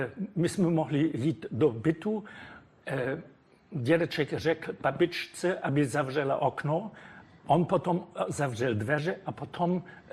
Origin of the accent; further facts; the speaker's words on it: Germany; Czech is a second language; now in Czech Republic; Já jsem byl v západním Berlíně, ona ve východním Berlíně a přes ten jsem tam mohl na takový denní vízum jít jako západní Němec.